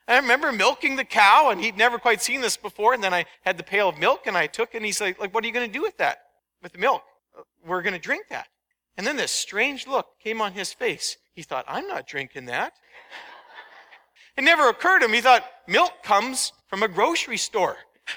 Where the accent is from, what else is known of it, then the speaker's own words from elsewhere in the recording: Manitoba, Canada; I grew up in Manitoba, and we went and stayed overnight in households there